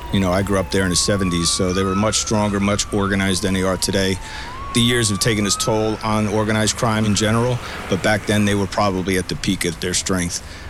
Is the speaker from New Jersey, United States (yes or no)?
yes; Bayonne, New Jersey, United States; What the neighborhoods in Brooklyn used to be in the old ages is how I grew up in Bayonne.